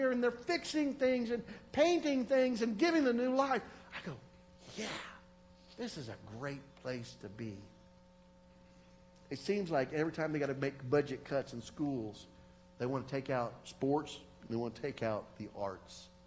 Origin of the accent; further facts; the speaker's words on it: United States; Now, for those of us born and raised in America, many of us have been here for generations now with our families.